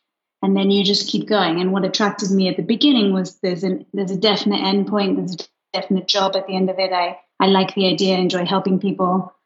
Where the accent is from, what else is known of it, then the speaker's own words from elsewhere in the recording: Luxembourg; English is a second language; because I grew up in Luxembourg, maybe it's better to go somewhere which is similar, which has the same base of life to Luxembourg.